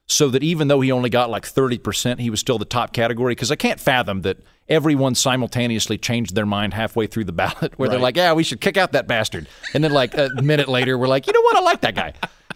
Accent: Oklahoma, United States; I'm from Oklahoma, and I had never been to New England before.

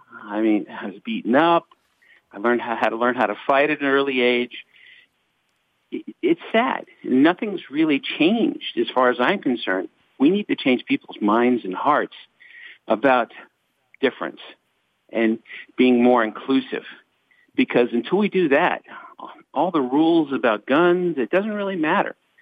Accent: New Jersey, United States; also born or lived in California; My parents are Puerto Rican. I was born in California. Mm-hmm. Raised in New Jersey, and nothing's changed.

